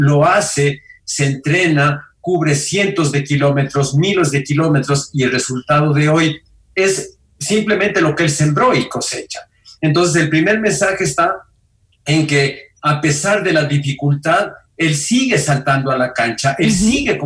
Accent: Ecuador; es muy importante para nosotros como ecuatorianos porque nos sentimos identificados con esta capacidad de lograr

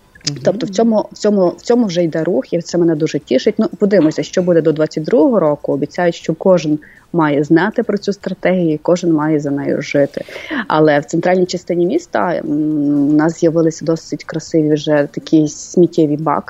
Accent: Lviv, Lviv Oblast, Ukraine; Тобто ми, львів'яни, маємо менше давати відходів

